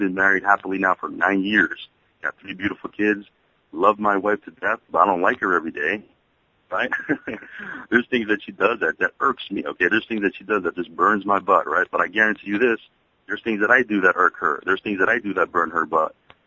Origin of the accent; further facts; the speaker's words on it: New York City, New York, United States; I'm from New York City, and that's how we talk over here.